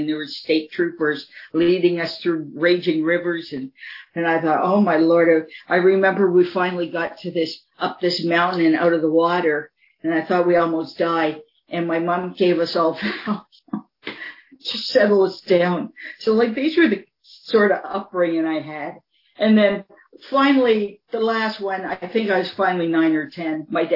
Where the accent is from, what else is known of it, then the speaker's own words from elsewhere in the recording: Toronto, Ontario, Canada; I grew up in Toronto